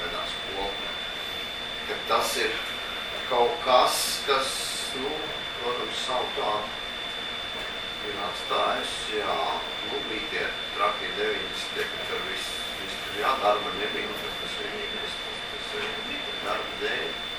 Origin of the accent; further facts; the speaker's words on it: Liepāja, Kurzeme, Latvia; now in Riga, Latvia; es arī pats sev nemaz citādāk neuztveru, kā Liepājnieks Rīgā